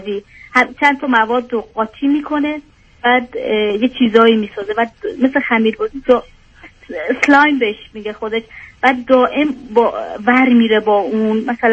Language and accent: Persian; Iran; moved away as an adult; now in Europe; این دخترم هنوز 5 سالش نشده بود که ما از ایران مهاجرت کردیم و به سمت اروپا.